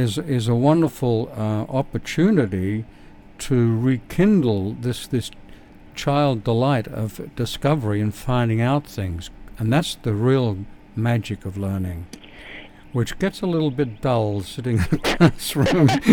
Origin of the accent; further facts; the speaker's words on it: Australia; also born or lived in England; now in United States; I grew up in Australia. I'm 76 years old, as the listeners know.